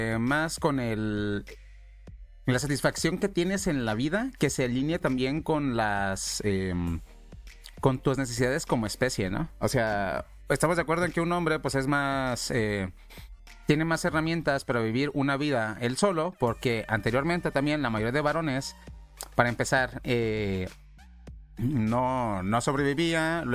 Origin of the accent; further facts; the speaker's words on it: Mexico; Mira, no es que en México, por ejemplo, o sea, en mi país no exista problemas de gente que se droga.